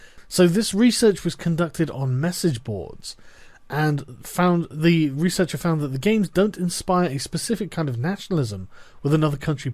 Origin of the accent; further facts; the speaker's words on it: England, United Kingdom; why shouldn't I as an Englishman be able to fly an English flag?